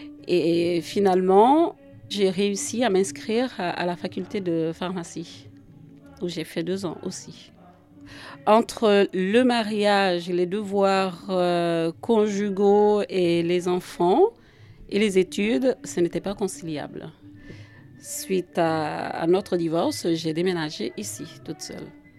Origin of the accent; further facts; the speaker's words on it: Casamance, Senegal; moved away as an adult; now in France; suis Diola, c'est la plus forte ethnie de la Casamance. Je suis née au Sénégal. Jusqu'à l'âge de 21 ans, je suis venue ici. Je suis arrivée en France en 78.